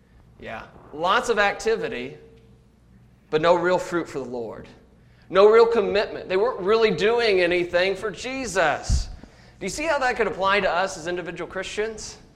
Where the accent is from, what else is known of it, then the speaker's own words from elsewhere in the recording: Indianapolis, Indiana, United States; You know, we're from Indiana. We're from Indianapolis. And that's kind of a small little city.